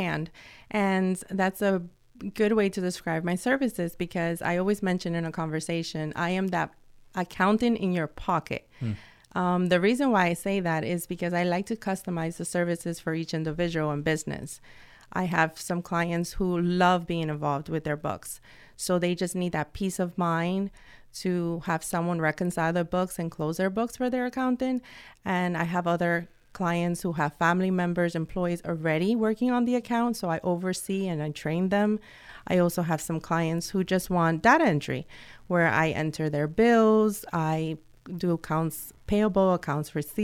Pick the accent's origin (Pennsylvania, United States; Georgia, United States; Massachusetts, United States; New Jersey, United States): New Jersey, United States; also born or lived in New York; I was born in New York and raised in New Jersey, so I started my practice in Bergen County after I gave birth to my son.